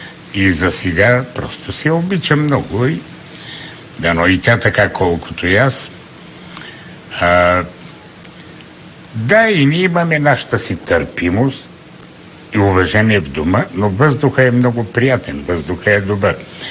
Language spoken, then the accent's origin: Bulgarian; Dimitrovgrad, Haskovo Province, Bulgaria; Той е от Димитровград и аз съм от Димитровград.